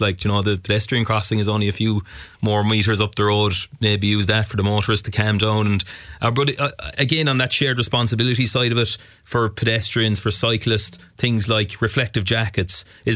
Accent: Castle Island, Munster, Ireland; because even I'm from Castle Island myself

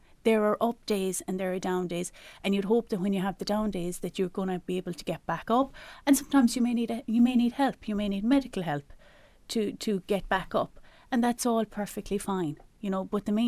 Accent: Ireland; And as Irish people, as in our culture, we're very generous. We're a very hospitable race of people.

